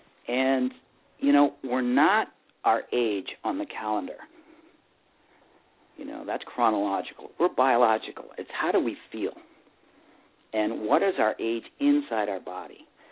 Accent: Chicago, Illinois, United States; I'm a kid. I grew up in Chicago. I'm ice skater.

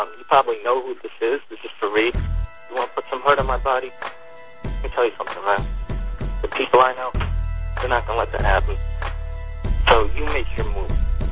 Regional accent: Philadelphia, Pennsylvania, United States; I'm from Philly.

